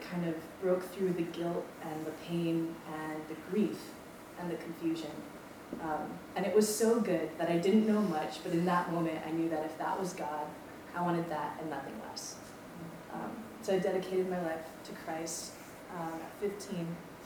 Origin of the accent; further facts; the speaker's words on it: Maui, Hawaii, United States; I was born and raised on Maui to believing parents.